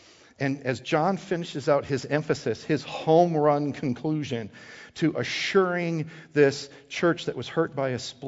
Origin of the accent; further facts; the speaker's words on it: Wisconsin, United States; I'm a cheesehead. You can judge me as a cheesehead. That's fine. Okay? I'm born and raised in the North.